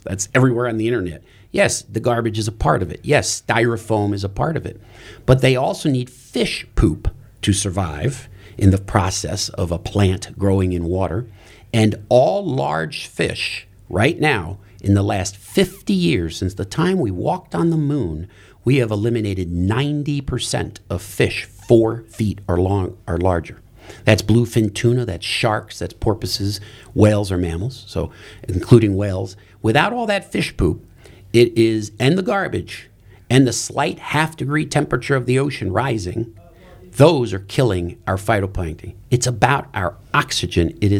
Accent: Aurora, Illinois, United States; Many communities around, including my hometown of Aurora, Illinois, have multiple drop sites.

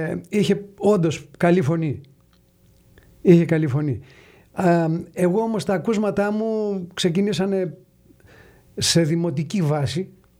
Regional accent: Argos, Peloponnese, Greece; now in United States; Είμαι από το Άργος της Πελοποννήσου.

